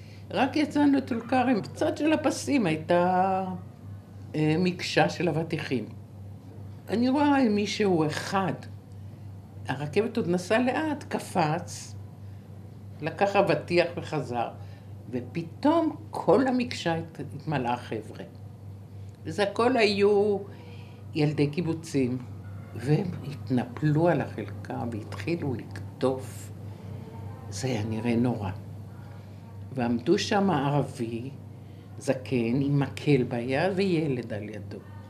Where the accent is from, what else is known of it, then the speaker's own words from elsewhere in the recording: Yagur, Haifa District, Israel; אני גדלתי ביגור כמה שנים